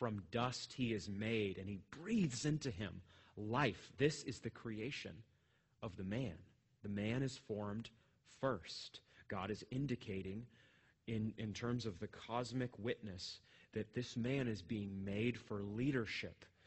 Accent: Maine, United States; I grew up in Maine, so my dad sent me into the blueberry fields at age 11.

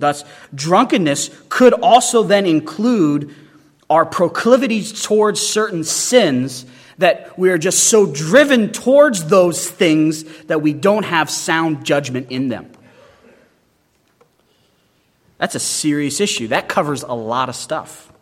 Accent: Wyoming, United States; And growing up in Wyoming, I thought, uh-oh, the entire state is living in the deeds of the flesh

